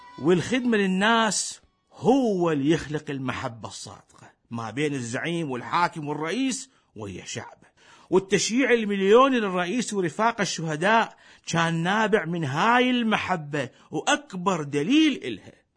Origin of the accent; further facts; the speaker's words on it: Iraq; بالله هاي إش قد تمشي عندنا بالعراق؟